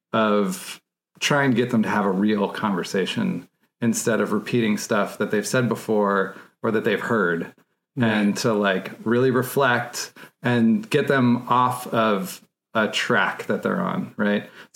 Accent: California, United States; California.

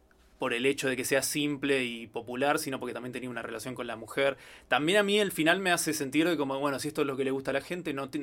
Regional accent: Argentina; nosotros somos argentinos y quizás nos parece más gracioso a nosotros por esa misma razón

